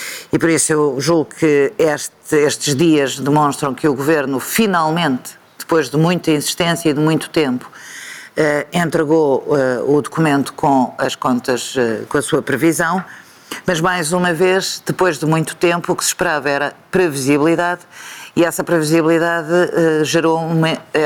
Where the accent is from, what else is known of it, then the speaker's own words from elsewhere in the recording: Portugal; como portuguesa